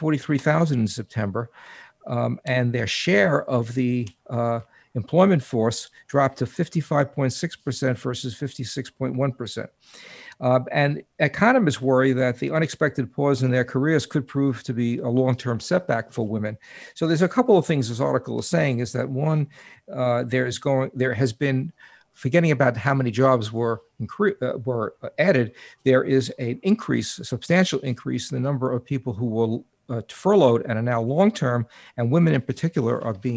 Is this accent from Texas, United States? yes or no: no; New York, United States; accent: New York; Well, I'm losing my New York accent. It's been 22 years and I'm beginning to lose it.